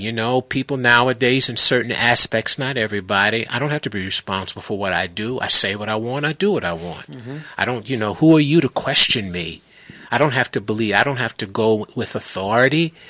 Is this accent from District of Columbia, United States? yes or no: yes; Washington, District of Columbia, United States; It was a real big thing in the neighborhood where I grew up in Washington, D.C.